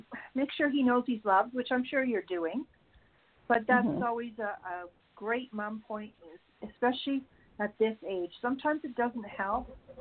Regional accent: Canada; Okay, I'm from Canada, so I don't know what 1099 is, okay?

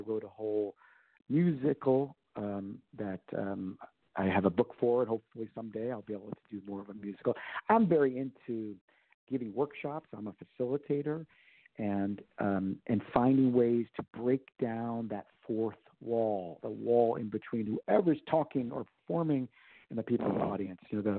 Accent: Chicago, Illinois, United States; also born or lived in New York / Philadelphia; Well, I guess I am a Chicago boy. I was born in New York and I was a teenager in Philadelphia. But I'm definitely a Chicago boy, product of the lakefront, being on the lake, and Midwestern friendliness, I would say.

